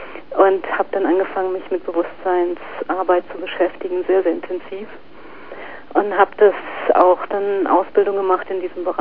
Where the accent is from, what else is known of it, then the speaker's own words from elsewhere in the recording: Saarland, Germany; auch bei uns im Saarland, wo ich herkomme, clasht es halt.